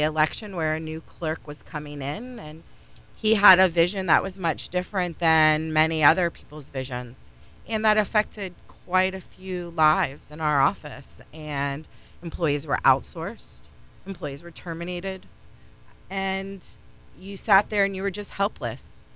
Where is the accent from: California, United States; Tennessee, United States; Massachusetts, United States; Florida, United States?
Florida, United States; Merritt Island; I am from Merritt Island. I grew up in Merritt Island. I moved there when I was a young girl, and I attended school there.